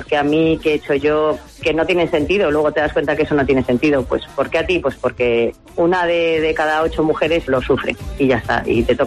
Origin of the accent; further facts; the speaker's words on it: Madrid, Community of Madrid, Spain; now in Guadalajara, Spain; Bueno, yo soy de Madrid